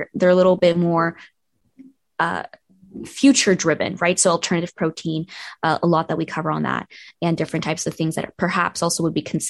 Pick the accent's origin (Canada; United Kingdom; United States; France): Canada; being a Canadian, traveling all the time for business